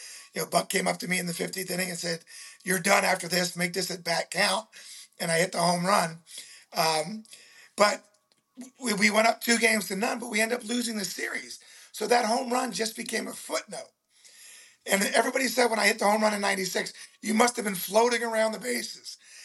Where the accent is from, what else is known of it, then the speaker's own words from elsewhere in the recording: Cincinnati, Ohio, United States; I grew up in Cincinnati, Ohio.